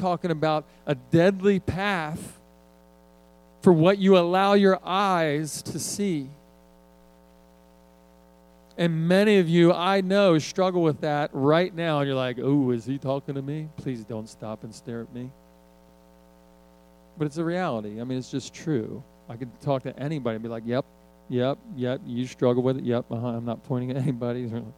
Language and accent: English; Philadelphia, Pennsylvania, United States; now in Texas, United States; I grew up in Philadelphia. I didn't even know what Texas was.